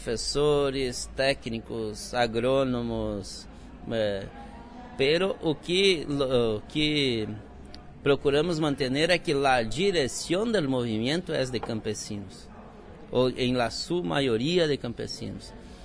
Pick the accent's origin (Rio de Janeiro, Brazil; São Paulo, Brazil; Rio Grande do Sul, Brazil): Rio Grande do Sul, Brazil; Spanish is a second language; also born or lived in Paraná; now in Brasília, Brazil; yo soy de Rio Grande del Sur, pero viví 2 años en la articulación de la MPA en la región nordeste de Brasil, después 6 años en Paraná